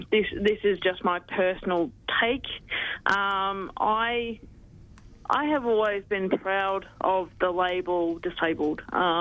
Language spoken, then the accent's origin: English; Ballarat, Victoria, Australia; now in Geelong, Australia; So I'm from Geelong. I'm originally actually from Ballarat as well. I was born in Bryn, Ballarat. So I guess that transition from Ballarat to Geelong, that was a pretty significant move for me